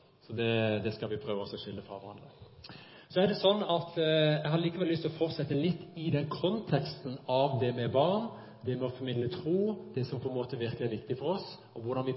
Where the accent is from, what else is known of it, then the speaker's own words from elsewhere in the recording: Finsland, Agder, Norway; Jeg er jo da fra Finnsland, det må jeg bare si, og det er jo bondelandet.